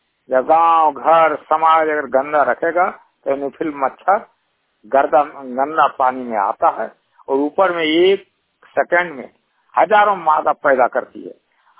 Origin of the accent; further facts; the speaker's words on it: Koderma, Jharkhand, India; हम कोडरमा जिला के निवासी हैं।